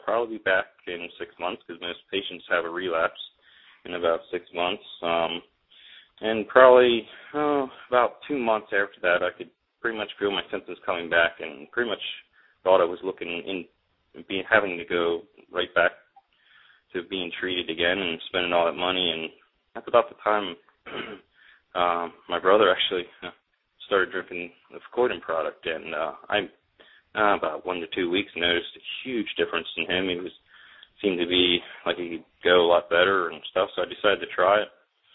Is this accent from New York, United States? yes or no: no; Lebanon, Pennsylvania, United States; I'm from Lebanon, Pennsylvania. I am 25 years old